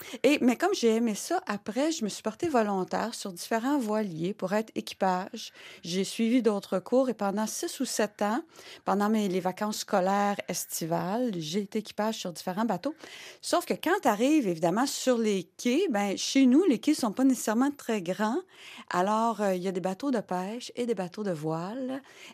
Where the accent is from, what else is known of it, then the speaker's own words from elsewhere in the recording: Joliette, Quebec, Canada; Moi, je suis Joliette. Je suis entre Québec et Montréal. Donc, je suis vraiment pas riveraine, hein, mais pourtant, je passe des mois en Gaspésie. Je passe tous mes étés en Gaspésie.